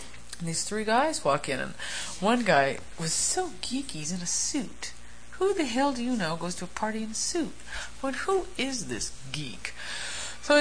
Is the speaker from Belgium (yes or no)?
no; Switzerland; I grew up in the Swiss Alps. You know, we have been here our whole lives